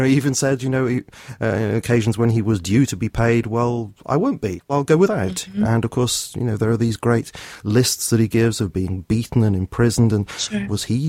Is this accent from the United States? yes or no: no; United Kingdom; I'm going to say amen because I'm a Brit.